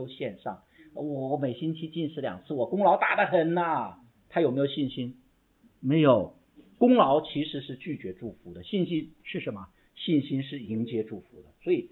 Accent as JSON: {"language": "Chinese", "country": "China", "said": "我们中国人特别喜欢假冒伪善"}